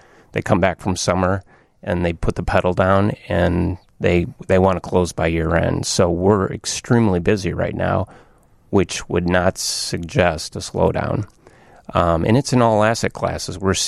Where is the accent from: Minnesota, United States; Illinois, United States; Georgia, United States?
Illinois, United States; Chicago; being a Chicagoan, we all like to think that it was ours to lose.